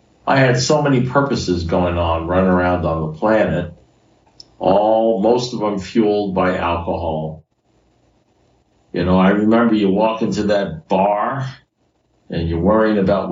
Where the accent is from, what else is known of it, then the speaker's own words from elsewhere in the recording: Miami, Florida, United States; I'm from Miami, Florida. I'm in my 44th year of sobriety. I'm old. I'm 75 years old